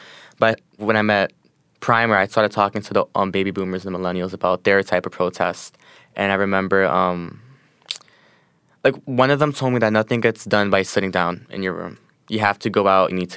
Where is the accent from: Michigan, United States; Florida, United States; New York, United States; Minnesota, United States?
New York, United States; Bushwick; Most of the music in the show I was never exposed to, just because I grew up in Bushwick.